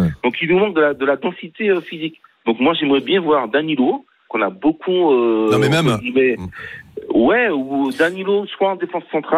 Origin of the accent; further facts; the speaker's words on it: Le Teich, Nouvelle-Aquitaine, France; Du Teche, je suis du Teche, du Bassin d'Arcachon.